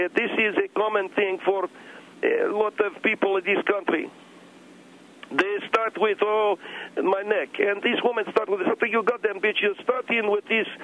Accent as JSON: {"language": "English", "town": "Alexandria", "region": "Alexandria Governorate", "country": "Egypt", "moved": "yes", "lives_now": "United States", "said": "I come from Alexandria, Egypt. I lived in this country for 3 years."}